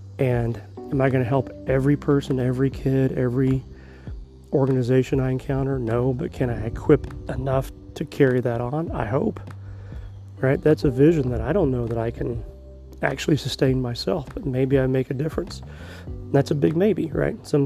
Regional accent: Wichita, Kansas, United States; As you know, if you're from Wichita, I grew up in the Plainview area. You know, I went to Jardine Junior High.

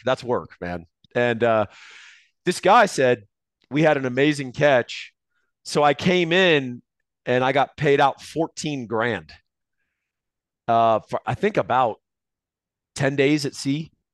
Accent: Austin, Texas, United States; no, I grew up in Austin and, you know, suburbia.

